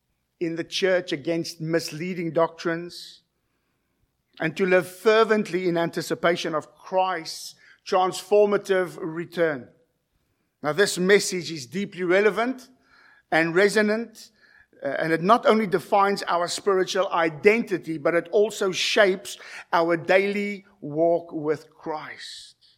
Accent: South Africa; And growing up in South Africa, in a South African school, the first 2 hours of every Wednesday was marching in peloton for 2 hours straight.

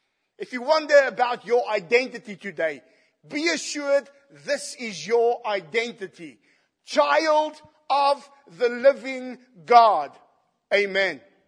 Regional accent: South Africa; I'm an Afrikaner and I come from South Africa.

